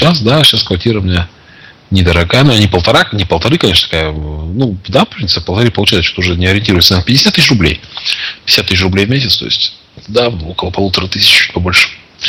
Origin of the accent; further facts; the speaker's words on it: Arkhangelsk, Arkhangelsk Oblast, Russia; Так, да ладно, я из Архангельска.